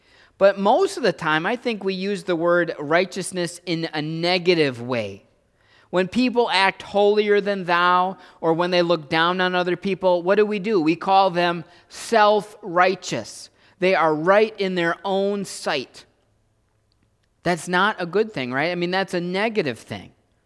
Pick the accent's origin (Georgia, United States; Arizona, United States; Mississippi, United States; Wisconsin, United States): Wisconsin, United States; I've been here in Wisconsin, I grew up here in Wisconsin, the dairy state